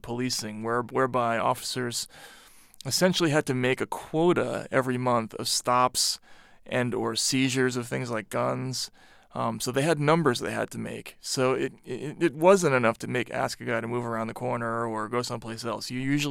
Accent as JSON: {"language": "English", "region": "Massachusetts", "country": "United States", "tie": "born or raised there", "said": "which is I grew up in Massachusetts, so I was familiar with."}